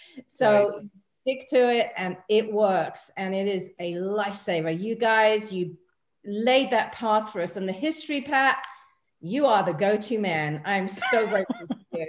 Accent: London, United Kingdom; And I'm from London.

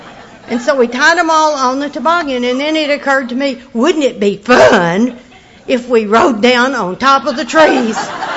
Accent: Arkansas, United States; Well, you know, I was from Arkansas. We didn't have Christmas tree farms and stuff like

